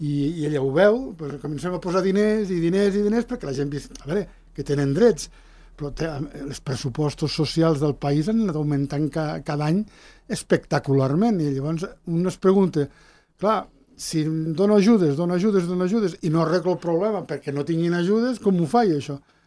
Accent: Sant Julià de Lòria, Andorra; born there; Jo he nascut a Cal Tupinot de Sant Julià, encara que no sóc de casa del Tupinot de Sant Julià, però vaig néixer a casa del Tupinot.

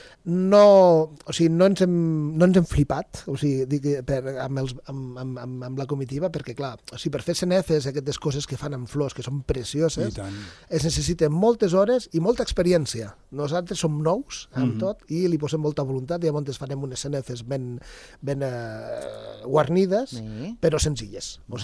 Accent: Encamp, Andorra; ja avui com que estem en camp i és el meu poble

